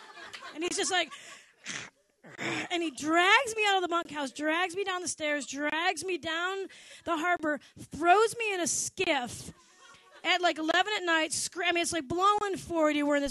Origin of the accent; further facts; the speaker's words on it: Detroit, Michigan, United States; And ironically, I'm from Detroit, as you know, and I sang Motown and blues and soul.